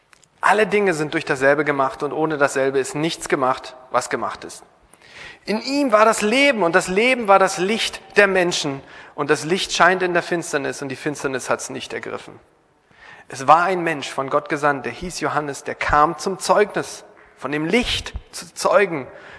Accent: Mecklenburg-Vorpommern, Germany; Bei uns in Mecklenburg gab es keine Cornflakes.

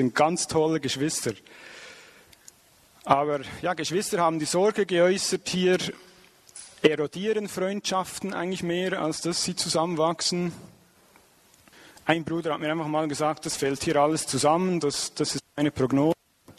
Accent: Switzerland; Ich bin auch nicht von hier, ich bin Schweizer

